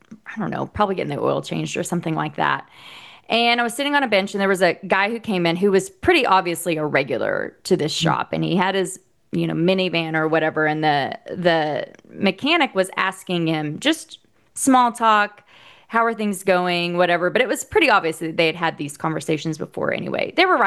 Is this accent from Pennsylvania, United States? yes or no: no; Oklahoma, United States; also born or lived in Texas / Northern Indiana; I am originally from Oklahoma. We've been in Texas for 15 years, but I lived in Northern Indiana nice. For a couple of years.